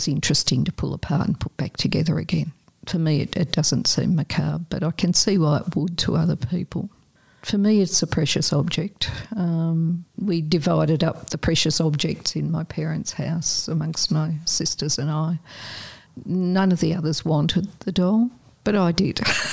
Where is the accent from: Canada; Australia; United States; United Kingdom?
Australia; Coburg, Victoria; I grew up in Coburg and near the Merry Creek, and we lived in a short street that wasn't a through road, so being a post-war child